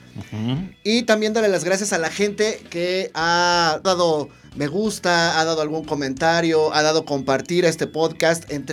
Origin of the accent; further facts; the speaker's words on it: Mexico; soy diseñador gráfico mexicano.